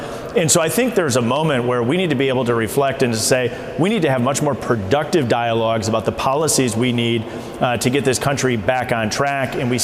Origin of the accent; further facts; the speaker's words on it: Wisconsin, United States; not only in Washington, D.C., but when they're home in my home state of Wisconsin or across the country.